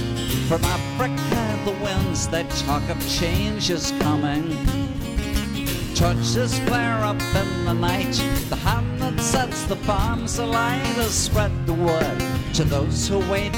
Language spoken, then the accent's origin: English; England, United Kingdom; It's what I grew up doing in England.